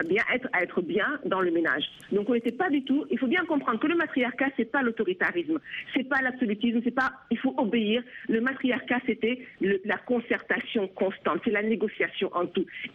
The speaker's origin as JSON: {"language": "French", "country": "Senegal", "said": "sachant très bien que chez moi, je dis chez moi au Sénégal, c'était la règle."}